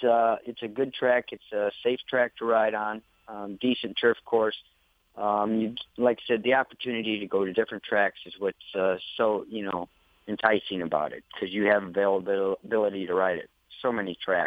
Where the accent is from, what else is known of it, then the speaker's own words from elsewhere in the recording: Michigan, United States; I grew up in Michigan. I've been on a horse farm all my life.